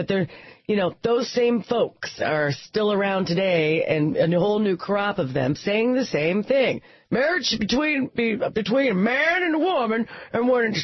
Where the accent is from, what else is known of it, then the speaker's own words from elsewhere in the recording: Iowa, United States; I mean, my home state of Iowa, which is where I was, gay marriage.